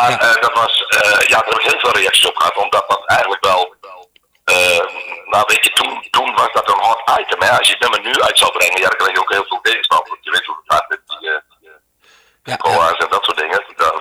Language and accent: Dutch; Appelscha, Friesland, Netherlands; Ik kom uit Appelscha, het kleine dorpje in Friesland, onder in Friesland. En ik ben geboren 2 kilometer verderop, onder Ravenswoud.